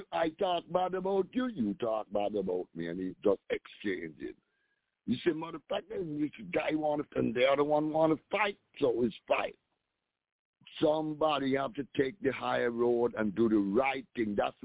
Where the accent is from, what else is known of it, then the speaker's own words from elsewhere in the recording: Ethiopia; English is a second language; Because instead I say Africa, yeah, where I come from Ethiopia.